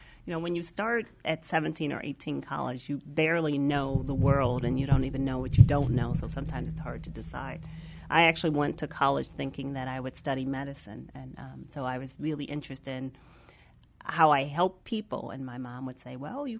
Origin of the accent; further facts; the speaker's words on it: Lorain, Ohio, United States; So I grew up in Cleveland, Ohio, actually a little town called Lorain, Ohio, just west of Cleveland.